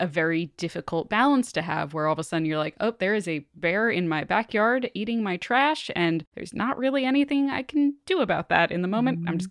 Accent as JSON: {"language": "English", "town": "Long Island", "region": "New York", "country": "United States", "tie": "born or raised there", "said": "Yeah, Amanda and I grew up on Long Island, which the largest animal that you can find on Long Island is a deer."}